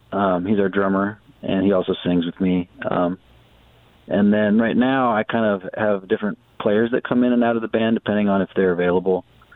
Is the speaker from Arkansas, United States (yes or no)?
no; Oregon, United States; And we're all from Oregon